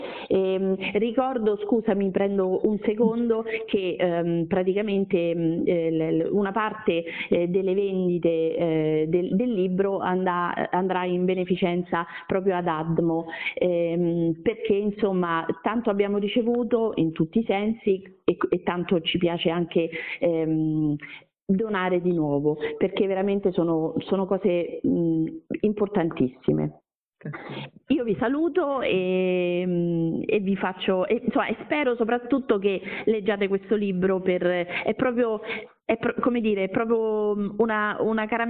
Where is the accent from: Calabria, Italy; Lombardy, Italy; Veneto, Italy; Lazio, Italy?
Lazio, Italy; Frosinone; qui noi siamo di Frosinone